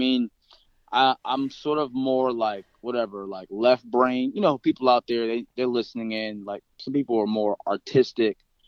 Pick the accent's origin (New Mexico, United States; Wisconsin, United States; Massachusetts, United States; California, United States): California, United States; Los Angeles; So I grew up in Los Angeles, and, you know, I grew up, like, in the Crenshaw area.